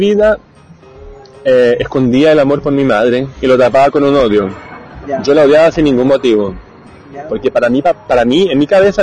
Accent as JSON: {"language": "Spanish", "country": "Brazil", "said": "¿No conocís Brasil? Brasil es un país muy triste y nosotros estamos cagados de la risa."}